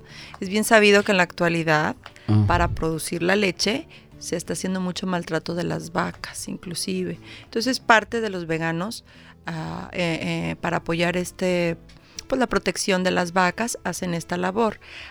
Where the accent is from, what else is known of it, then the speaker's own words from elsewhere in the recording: Monterrey, Nuevo León, Mexico; para empezar, como buena regia